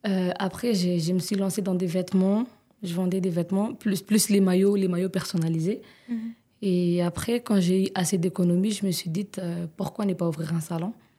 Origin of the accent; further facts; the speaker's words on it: Goma, North Kivu, DR Congo; moved away as an adult; now in Kinshasa, DR Congo; Je suis venue de Goma, je suis arrivée à Kinshasa pour faire la fac de médecine.